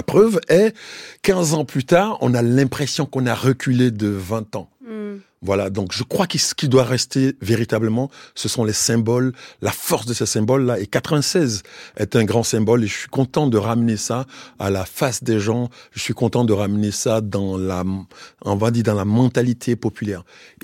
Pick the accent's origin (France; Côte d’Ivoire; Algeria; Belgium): Côte d’Ivoire; Abidjan; Moi, quand je venais d'Abidjan, j'ai vu des gamins sans culture politique